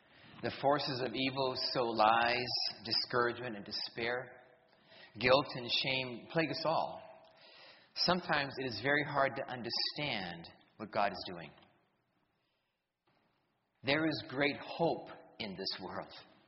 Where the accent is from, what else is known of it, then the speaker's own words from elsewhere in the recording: New Hampshire, United States; I'm from New Hampshire. So we have a cross-cultural marriage.